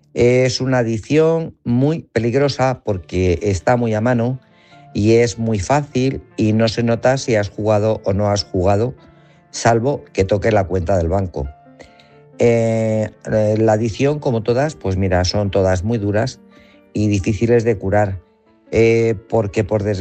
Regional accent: Guadalajara, Castilla-La Mancha, Spain; de Guadalajara.

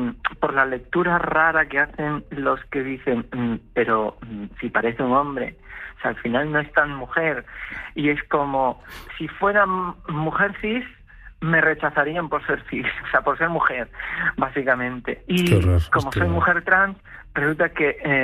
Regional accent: A Coruña, Galicia, Spain; Yo soy gallega, yo soy de aquí, me he criado en Coruña y aquí me quiero quedar.

